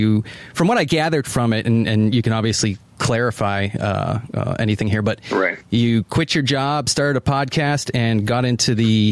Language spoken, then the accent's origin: English; Boston, Massachusetts, United States; I mean, I'm from the Boston area.